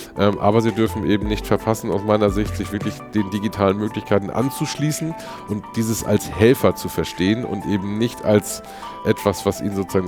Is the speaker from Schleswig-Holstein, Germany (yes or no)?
yes; Stockelsdorf, Schleswig-Holstein, Germany; also born or lived in Lübeck; now in Hamburg, Germany; Genau, bin in Lübeck geboren, bin in Lübeck zur Schule gegangen, aufgewachsen oder in der Nähe von Lübeck in Stockelsdorf, kleiner Ort nebendran. Hab dann dort in Bad Schwartau Abitur gemacht.